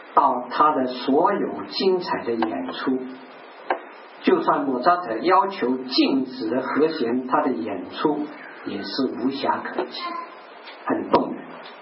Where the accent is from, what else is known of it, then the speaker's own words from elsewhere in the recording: China; 我们中国人有一句话叫做舍得